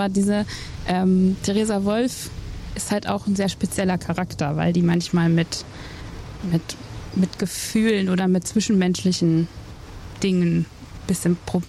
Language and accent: German; North Rhine-Westphalia, Germany; also ich komme ja aus der Nähe von Dortmund